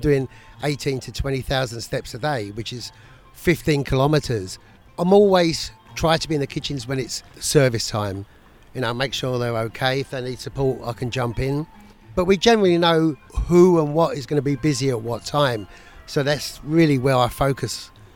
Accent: London, United Kingdom; moved away as an adult; I'm originally from London in the UK.

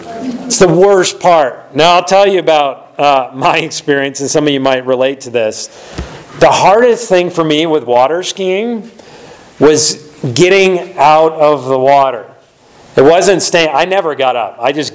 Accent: Indiana, United States; So as a kid growing up in Indiana, we would always go to upstate New York each summer because that's where my grandparents lived.

